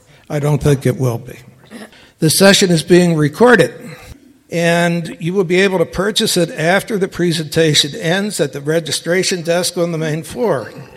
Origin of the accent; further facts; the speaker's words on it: Baltimore, Maryland, United States; my hometown of Baltimore, Maryland